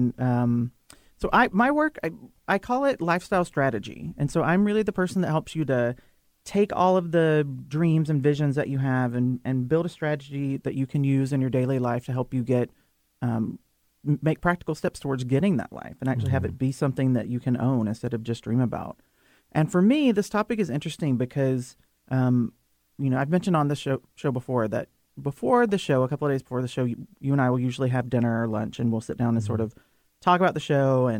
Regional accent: Alabama, United States; Well, for me, you know, growing up in Alabama, as a young kid in the early 80s

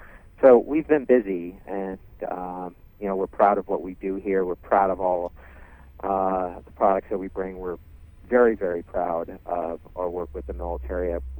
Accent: Bronx, New York, United States; I always love hearing the story and how we grew up in the Bronx

